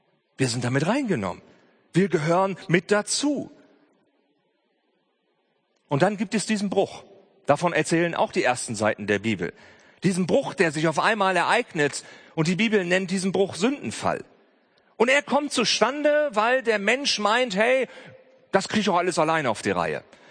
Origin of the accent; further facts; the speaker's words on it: Germany; Ich meine, wir sind Deutsche und wir reisen gerne.